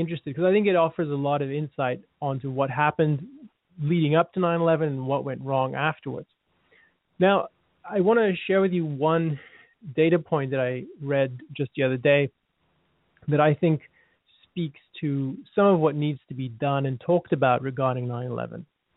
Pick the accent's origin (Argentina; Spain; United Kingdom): United Kingdom; England; now in United States; I love this country, and I moved here from England many years ago, precisely because I do love this country.